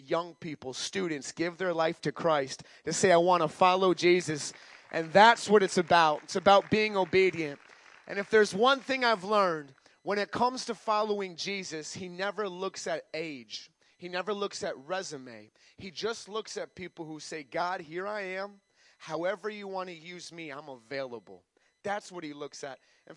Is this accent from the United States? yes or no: yes; Minnesota, United States; We are from Minnesota, and if you have no idea what you just did, when the Vikings score a touchdown, the whole stadium does the skull clap above their head to cheer on our Minnesota team.